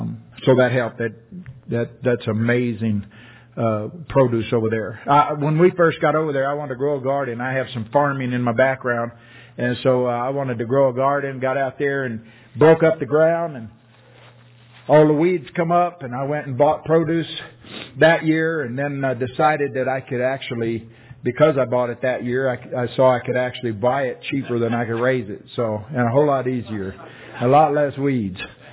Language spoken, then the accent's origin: English; Texas, United States; I love fish, but I grew up in Texas, and they eat all the fish that you can that they can get.